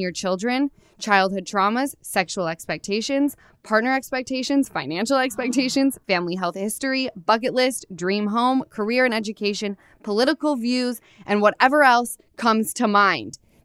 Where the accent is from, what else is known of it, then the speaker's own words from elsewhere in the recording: Utah, United States; I tell any youngster when they're like, it's time, because I come from Utah. Everyone's married 6 kids deep at my age.